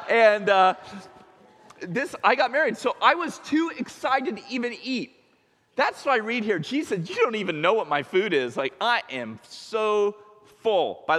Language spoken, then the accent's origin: English; United States; I just know the American church because I was born in America and raised in America.